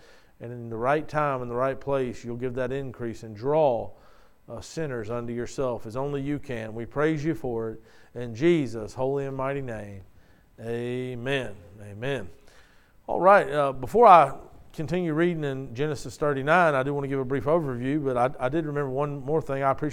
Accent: Mobile, Alabama, United States; To be honest with you, I grew born and raised in Mobile. I never heard of Red Level until it was like a Facebook thing popped up or something for churches looking for a pastor.

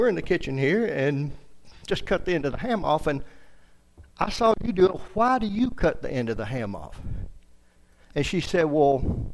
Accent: South Carolina, United States; also born or lived in Augusta, Georgia; now in North Carolina, United States; I am from South Carolina originally. I was born in Augusta, Georgia.

